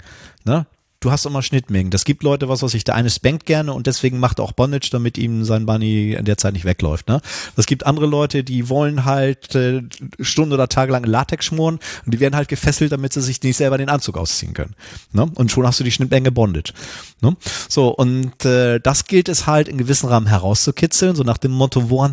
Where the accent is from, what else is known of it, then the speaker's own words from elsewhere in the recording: Northern Germany, Germany; Ich bin ja hier im Norden geboren und aufgewachsen